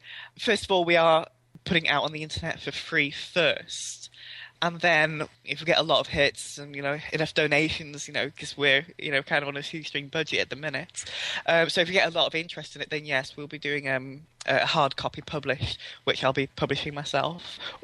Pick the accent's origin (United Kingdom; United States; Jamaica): United Kingdom; Middlesbrough, North East England; I'm on the developer course and I'm from Middlesbrough.